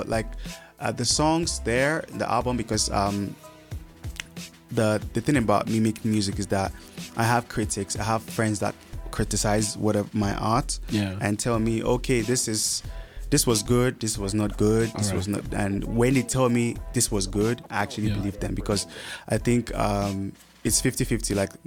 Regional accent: South, Nigeria; I am Nigerian from the South, and make music.

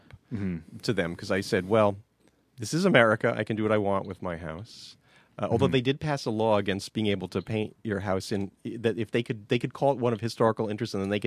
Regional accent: New York City, New York, United States; You know, I'm coming from New York City. You know, I'm one of those city slickers who's coming up here

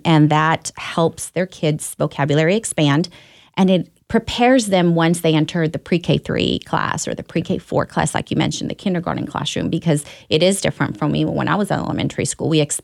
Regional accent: Texas, United States; English is a second language; I mentioned earlier that I am a West Texas native, so English was not my first language. It was my second language that I acquired.

